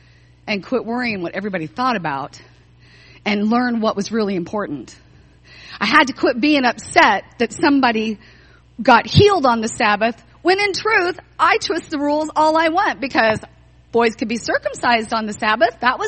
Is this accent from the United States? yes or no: yes; Joplin, Missouri, United States; So for example, I grew up in Joplin, Missouri.